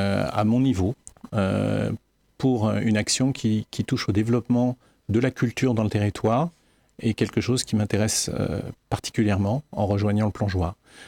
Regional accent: Le Mans, Pays de la Loire, France; je suis habitant du Mans depuis l'âge de 8 ans et j'ai travaillé 40 ans chez Collart, qu'on connaît beaucoup plus sous le terme le Franc-Bourgeois, au Mans, dans la zone nord. Et je suis désormais retraité

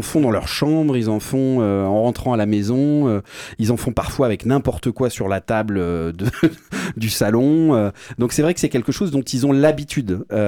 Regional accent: France; En tant que Français, on ne peut plus trop aller là-bas.

